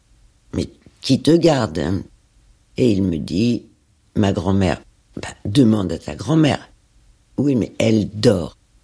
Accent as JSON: {"language": "French", "town": "Montrouge", "region": "Île-de-France", "country": "France", "tie": "born or raised there", "said": "J'ai grandi à Montrouge, dans les Hauts-de-Seine. J'ai donc vécu à Montrouge jusqu'à ce que je me marie."}